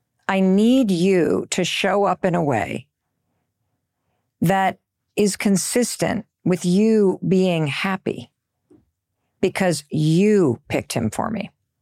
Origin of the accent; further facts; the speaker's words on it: Midwest, United States; Chris lives in the East and I grew up in the Midwest.